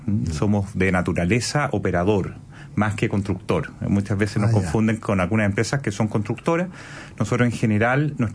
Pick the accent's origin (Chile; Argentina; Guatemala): Chile; y como chileno, muy gratamente, que se ve que el modelo chileno está muy consolidado